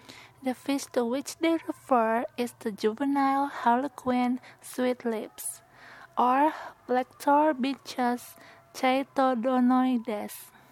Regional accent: Indonesia; I am from Indonesia, and I'm going to do the accent challenge.

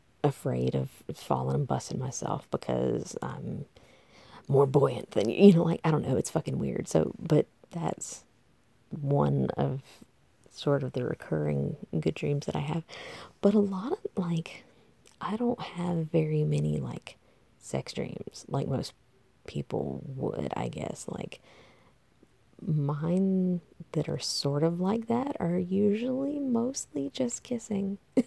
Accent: the South, United States; Because like I'm from the South, and when you say tea to most people, they're thinking sweet tea, like iced.

